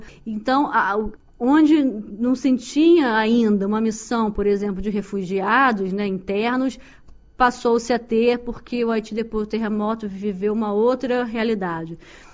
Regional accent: Niterói, Rio de Janeiro, Brazil; now in China; Pois é, eu nasci no Rio, na verdade nasci numa cidade chamada Niterói, que é perto do Rio de Janeiro, uma cidade de 500 mil habitantes, estudei lá e fiz faculdade lá também

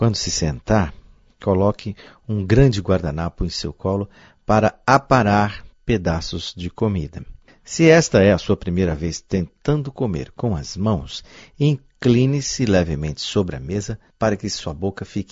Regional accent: Goiás, Brazil; Eu sou goiano e conheço açafrão desde criança

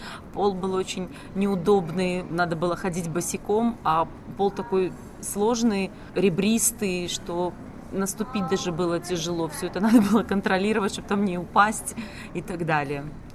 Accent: Belarus; я из Беларуси. Мы настолько вот близко ментально и говорили по-русски.

